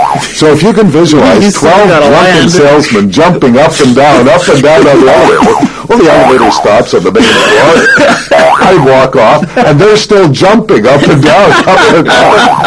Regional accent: Toronto, Ontario, Canada; It's only a few miles, an hour's drive from my hometown of Toronto.

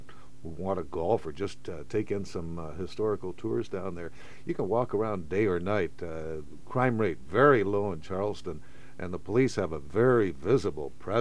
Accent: Toronto, Ontario, Canada; and I'm from Toronto, and the long winter's in Toronto.

